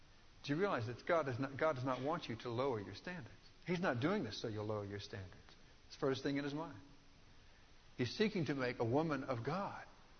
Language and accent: English; Texas, United States; Well, I grew up in Texas. We did bass fishing.